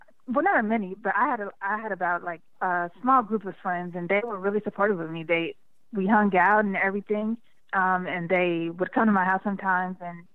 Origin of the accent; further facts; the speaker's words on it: Centreville, Illinois, United States; born there; I was born in Centerville, Illinois, and I lived with my stepdad and my mom.